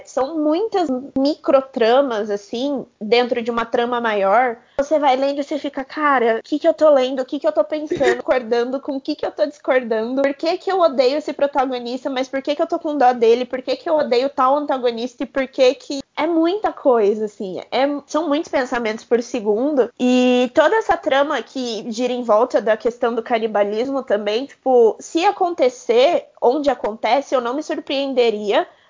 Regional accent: São Paulo, Brazil; eu como paulista

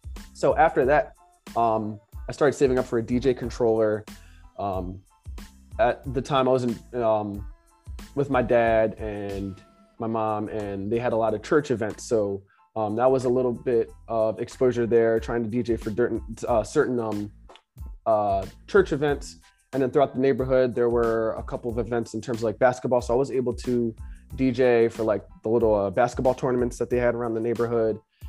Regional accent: Norristown, Pennsylvania, United States; I was born and raised in the Norristown area, but right now I reside in Pottstown.

